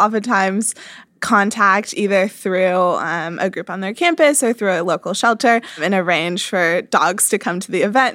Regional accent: Kansas, United States; So I grew up in Kansas. Not a huge tech scene there.

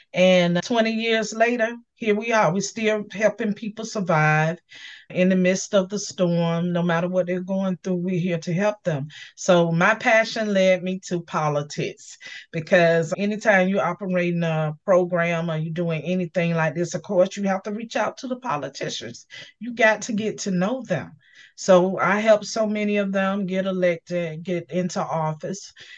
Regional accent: the Carolinas, United States; now in Miami, United States; Well, originally, I'm from the Carolinas. I moved to Miami many years ago, and I began following my heart, my passion.

